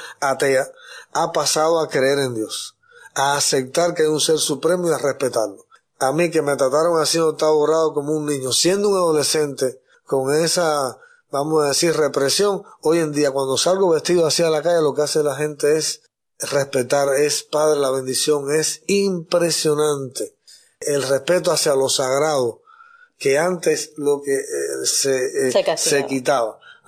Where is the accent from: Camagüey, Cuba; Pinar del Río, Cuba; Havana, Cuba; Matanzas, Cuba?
Camagüey, Cuba; Y yo los veo allá en mi ciudad de Camagüey